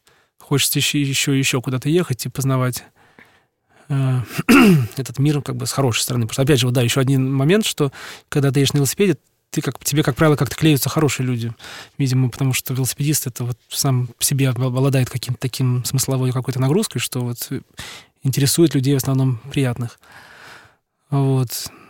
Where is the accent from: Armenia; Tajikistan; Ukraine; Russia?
Russia; Мы говорим, ну, вот из России. Ой, вы русские, да, мы русские.